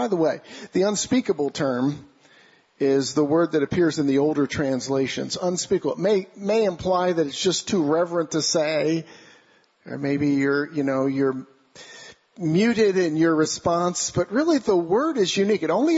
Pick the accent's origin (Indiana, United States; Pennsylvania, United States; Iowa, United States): Pennsylvania, United States; we grew up outside of Philly, very hilly area, right?